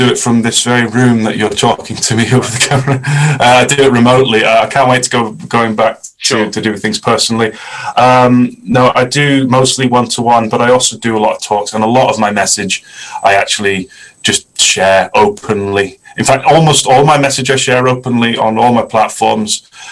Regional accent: North West England, United Kingdom; I grew up in Lancashire in a working class mining town.

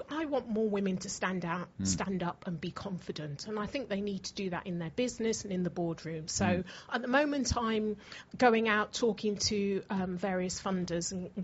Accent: England, United Kingdom; at the time when I grew up in England, there wasn't even black tellers.

